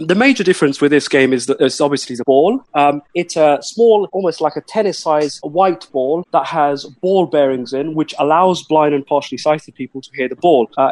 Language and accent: English; Pakistan; I was born and bred in Pakistan, in a district of 200 to 300 people, at least in my village anyways.